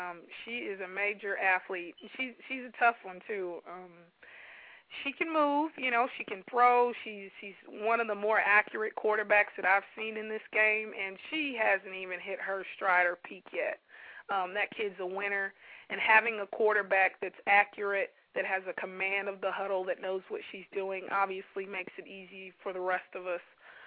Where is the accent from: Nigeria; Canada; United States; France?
United States; California; I'm originally from Cali. I'm a Cali girl.